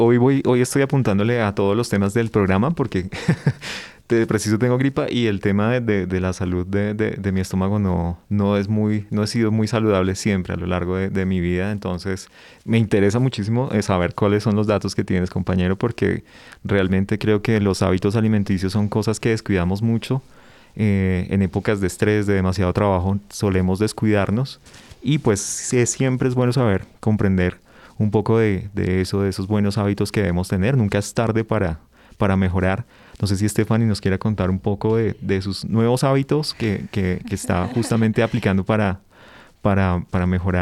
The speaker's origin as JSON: {"language": "Spanish", "country": "Colombia"}